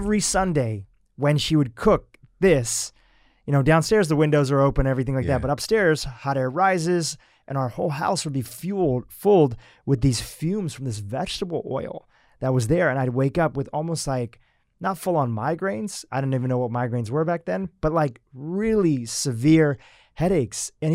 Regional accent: India; growing up, you know, my family, they're vegetarian, and, you know, growing up and everything like that, we're from India

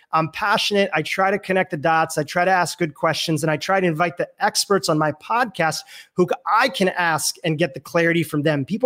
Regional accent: India; Now, I don't know if it's because I'm Indian and people just assume that Indian people are doctors

